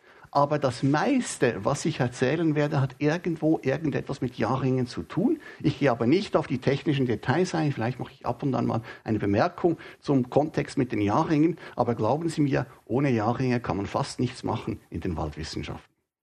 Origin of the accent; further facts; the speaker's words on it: Switzerland; Ich komme aus der Schweiz, ich habe lange Zeit fast nur Gebirgsforschung gemacht.